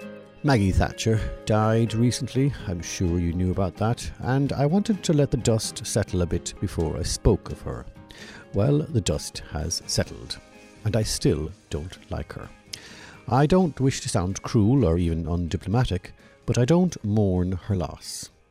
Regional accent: Ireland; because I'm Irish, I have a chip on my shoulder about the Brits.

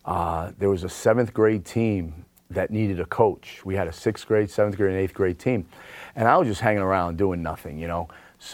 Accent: Brooklyn, New York, United States; Well, growing up in the Park Slope section of Brooklyn way back in the day in the 70s and early 80s, everywhere you go, there's a basketball court.

